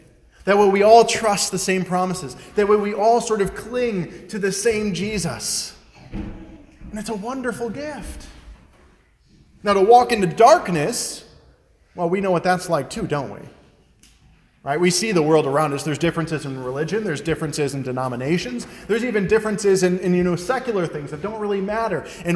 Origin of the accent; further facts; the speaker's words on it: Detroit, Michigan, United States; I'm from Metro Detroit. Okay? My family as well.